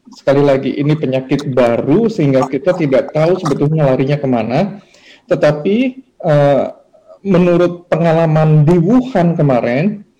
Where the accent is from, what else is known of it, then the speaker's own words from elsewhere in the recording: Indonesia; saya orang Indonesia dan saya sendiri orang Unpad